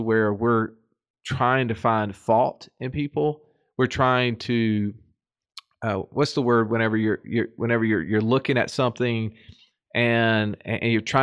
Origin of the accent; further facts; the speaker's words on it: Birmingham, Alabama, United States; I'm from Birmingham, Alabama. I'm a financial coach and my superpower is talking.